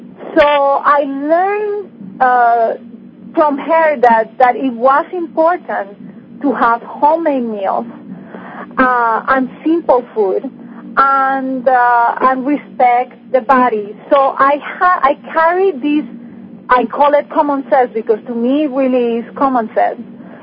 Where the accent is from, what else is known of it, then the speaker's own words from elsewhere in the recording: Colombia; I am originally from Colombia